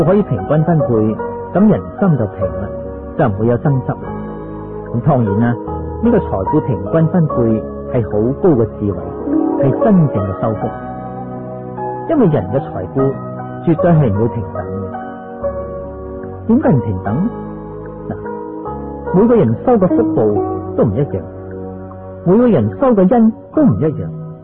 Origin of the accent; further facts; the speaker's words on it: China; 好像我们中国人没有忘记祖先一样。